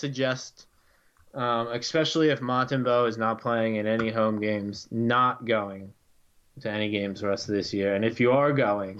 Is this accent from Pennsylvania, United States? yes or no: yes; Philadelphia, Pennsylvania, United States; I like the Sixers because I'm from Philadelphia